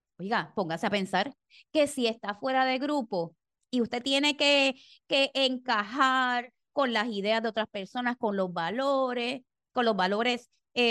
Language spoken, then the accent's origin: Spanish; Puerto Rico; así somos los puertorriqueños y las puertorriqueñas.